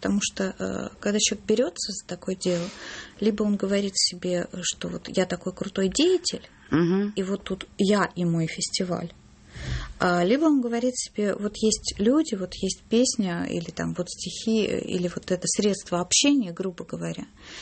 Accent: Saratov, Saratov Oblast, Russia; born there; Нет, я родилась в Саратове.

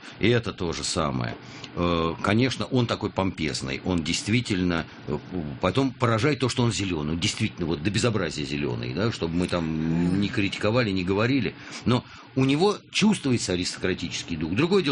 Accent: Moscow, Russia; Да, я коренной москвич, бог знает в каком поколении.

